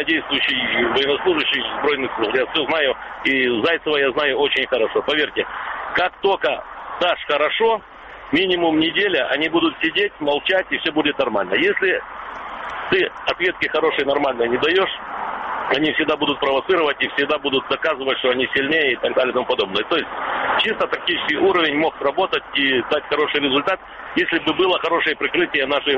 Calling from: Kyiv, Ukraine

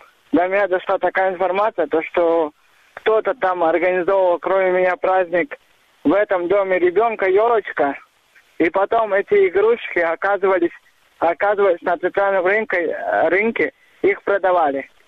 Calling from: Simferopol, Crimea, Ukraine; я звоню из Симферополя.

